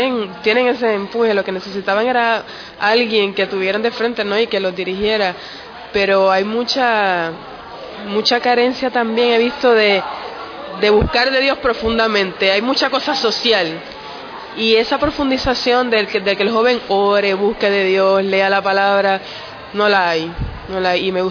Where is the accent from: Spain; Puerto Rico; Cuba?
Puerto Rico; now in Argentina; Estoy prestada en Sudamérica, soy de Puerto Rico, estoy estudiando en Argentina, el Señor me trajo a prepararme en teología